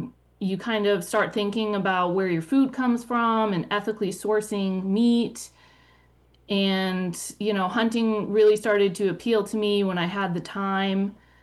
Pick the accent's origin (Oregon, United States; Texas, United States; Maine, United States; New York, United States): Maine, United States; Machias; I grew up in Machias and seemed like everyone else I knew deer hunted, but my folks didn't.